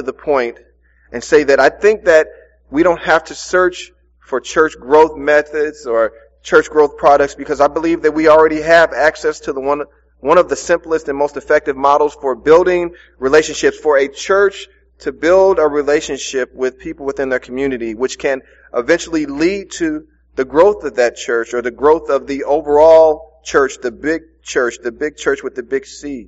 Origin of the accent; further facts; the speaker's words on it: St. Louis, Missouri, United States; also born or lived in Gatesville, Texas, United States; The community in Webster Groves is totally different from the community that I grew up in North St. Louis, or the community that I grew up in Gatesville, Texas.